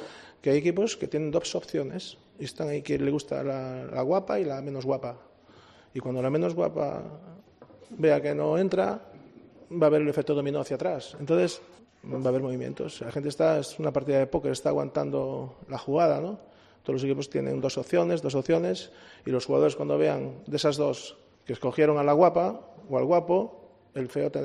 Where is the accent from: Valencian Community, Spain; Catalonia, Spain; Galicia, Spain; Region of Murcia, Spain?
Galicia, Spain; Yo soy gallego